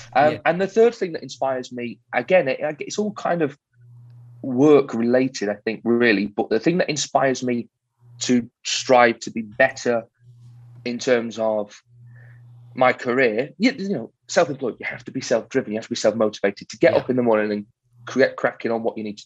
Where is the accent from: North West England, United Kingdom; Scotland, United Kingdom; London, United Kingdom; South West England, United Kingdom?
North West England, United Kingdom; Crewe; My family, I still live in Crewe, right? I've worked the Crewe Lyceum, my hometown theatre, last year.